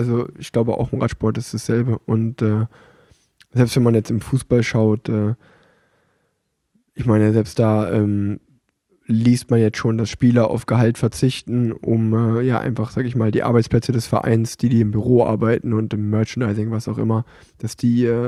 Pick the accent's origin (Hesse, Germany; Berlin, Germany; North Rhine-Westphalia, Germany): North Rhine-Westphalia, Germany; Cologne; als Kölner, der in Köln wohnt